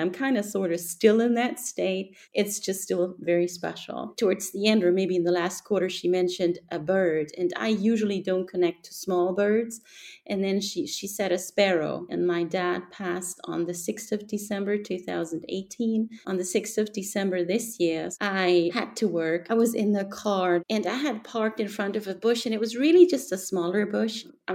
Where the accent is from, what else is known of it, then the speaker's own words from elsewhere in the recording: Germany; I'm from Germany.